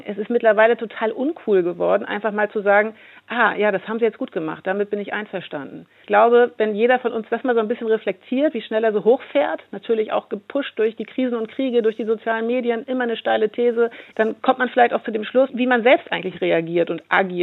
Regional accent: eastern Germany, Germany; ich komme von hier, ich komme aus dem Osten

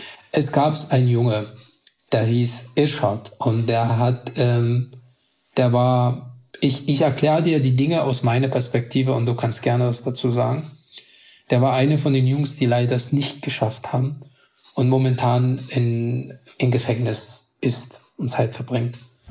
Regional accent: Afghanistan; Also ich bin in Afghanistan nebenbei zur Schule gegangen, also gearbeitet den ganzen Tag und nebenbei zur Schule gegangen

